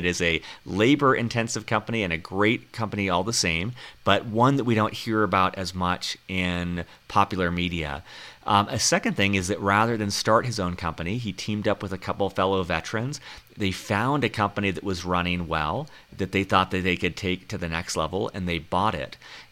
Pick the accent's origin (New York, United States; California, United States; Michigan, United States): California, United States; Fullerton; just minutes away from where I grew up in Fullerton, California